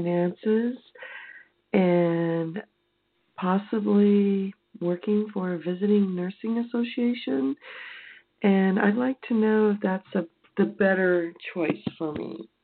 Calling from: California, United States; Hi, this is … I'm calling from California, and it sounds like I'm near the previous caller.

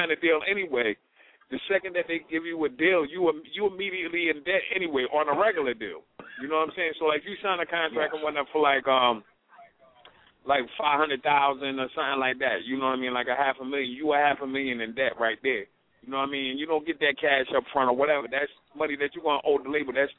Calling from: Baltimore, Maryland, United States; Yeah, I'm calling in right now from Baltimore, Maryland.

